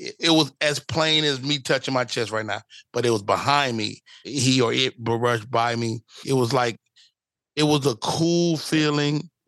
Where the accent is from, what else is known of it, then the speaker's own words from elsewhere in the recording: Chicago, Illinois, United States; growing up in Chicago, you really would be like, hey, man, stop playing.